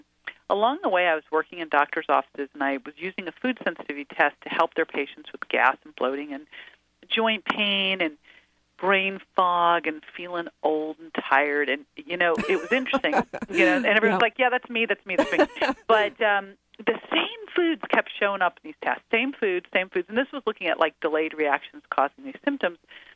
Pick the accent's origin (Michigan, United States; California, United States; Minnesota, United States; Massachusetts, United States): California, United States; Berkeley; I grew up in Berkeley, California, so, it's sort of like you're into health, whether you want to be or not.